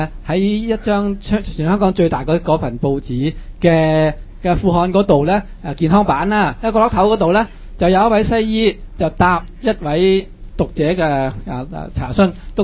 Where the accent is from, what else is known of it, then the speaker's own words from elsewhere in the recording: China; 我哋中國人傳統都已經係二三千年呢，都係話都大家都係咁實踐㗎喇喎。